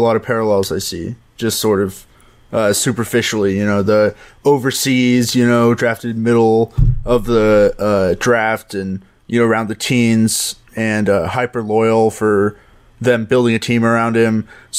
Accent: Dallas, Texas, United States; yeah, like I'm from Dallas, so yeah.

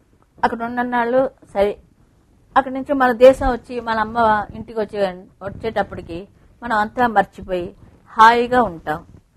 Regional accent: Vizianagaram, Andhra Pradesh, India; born there; ఇద్దరు ఒకే ఊరు నుంచి వచ్చిన వాళ్ళు. ఆయన చదువుకున్నారు, నేను అక్కడ పుట్టాను, అదే తమాషా.

